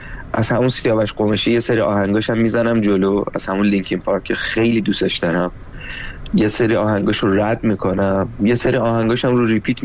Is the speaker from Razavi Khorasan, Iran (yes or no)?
no; Tehran, Tehran Province, Iran; من متولد و بزرگ شده تهرانم ولی ریشم تبریزیه